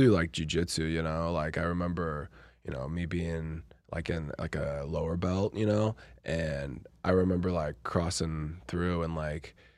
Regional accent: Texas, United States; I was like, I'm from Texas.

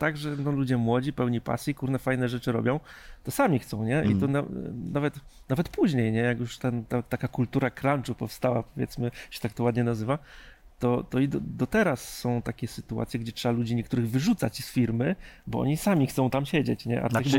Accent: Bełchatów, Łódź Voivodeship, Poland; Nie, ja jestem z Bełchatowa.

